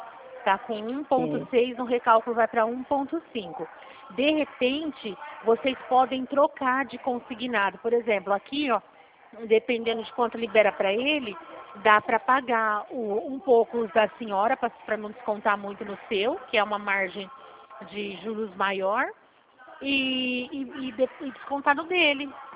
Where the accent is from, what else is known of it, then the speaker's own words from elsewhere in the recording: São Paulo, Brazil; eu sou do estado de São Paulo, Regional Presidente Prudente